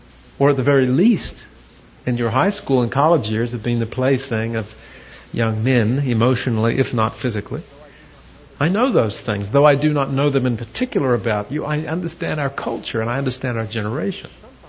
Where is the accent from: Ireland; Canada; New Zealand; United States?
New Zealand; I'm a New Zealander, and I am a WASP, a white Anglo-Saxon Protestant male on top